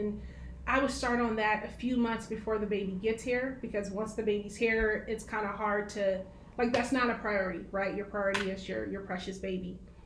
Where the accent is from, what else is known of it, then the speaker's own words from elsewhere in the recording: Portland, Oregon, United States; So I'm from Portland.